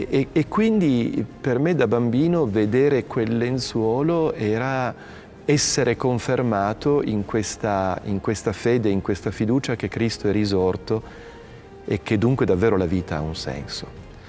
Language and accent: Italian; Turin, Piedmont, Italy; per me, che oltretutto sono di Torino, che ho partecipato a delle ostensioni da pellegrino come tutti gli altri. Ero bambino